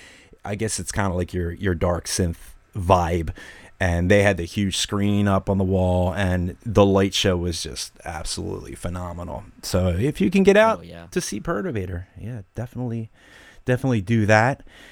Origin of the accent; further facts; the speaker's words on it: United States; That's Fahrenheit because I'm American.